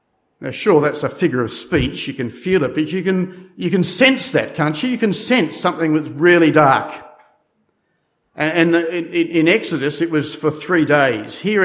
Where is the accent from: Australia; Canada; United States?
Australia; accent: Australian; So forgive me for my Australian accent